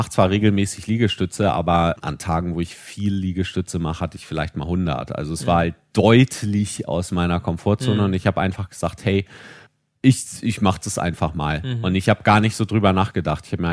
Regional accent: Kiel, Schleswig-Holstein, Germany; born there; was für mich kommt gebürtig aus Kiel, immer so ein tolles Gefühl hervorweckt, ist, wenn ich dieses Geräusch von Meeresrauschen höre.

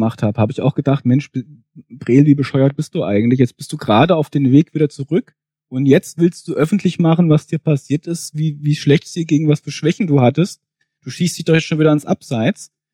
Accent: Fulda, Hesse, Germany; also ich bin in einem Vorort von Fulda aufgewachsen

